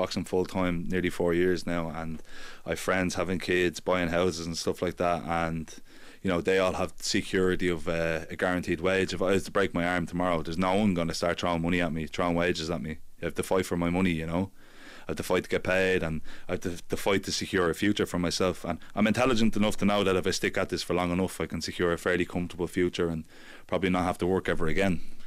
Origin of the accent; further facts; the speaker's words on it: Phibsborough, Leinster, Ireland; I'm from Phibsborough